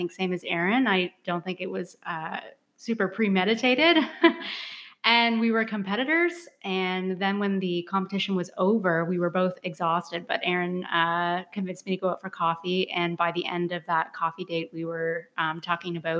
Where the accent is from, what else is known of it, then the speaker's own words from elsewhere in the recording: Nova Scotia, Canada; now in Peterborough, Canada; Yeah, I'm from Nova Scotia, and I moved to Ontario for school and just got stuck here and have grown to love it and did the Toronto thing.